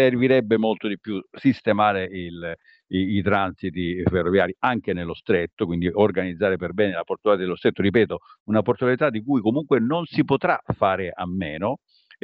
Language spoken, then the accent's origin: Italian; Sicily, Italy; punto di vista di un siciliano vi assicuro che condivido in pieno questo tipo di timore